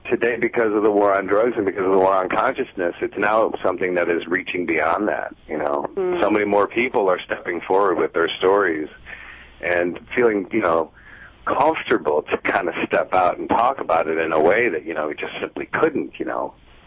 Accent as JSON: {"language": "English", "town": "Chicago", "region": "Illinois", "country": "United States", "tie": "born or raised there", "said": "the long and short of it is that I was raised in Chicago in a conservative family. My mother's family was from a line of working-class immigrants from Sicily."}